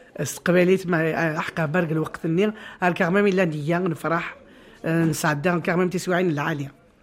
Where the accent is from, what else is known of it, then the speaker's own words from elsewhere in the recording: Marseille, Provence-Alpes-Côte d'Azur, France; Voilà, ça veut dire que j'ai été élevé en Marseille. Je me considère comme une Marseillaise.